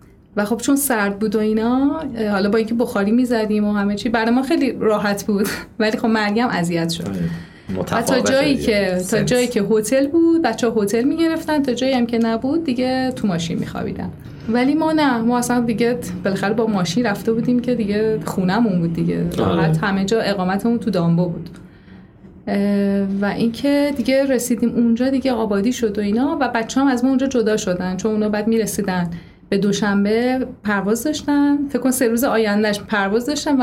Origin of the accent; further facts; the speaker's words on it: Iran; بعد فهمیدن از ایران اومدیم، خیلی خوشحال بودن